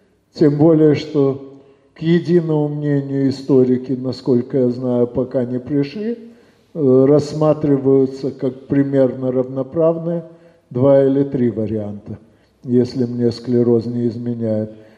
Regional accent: Odesa, Odesa Oblast, Ukraine; now in Moscow, Russia; хотя сам родом с Одессы, но с 6 сентября 1995 года работаю в Москве.

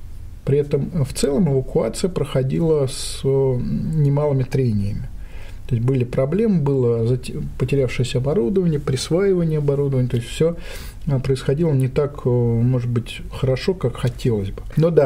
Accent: Tashkent, Uzbekistan; в мой родной город Ташкент эвакуировали авиазавод

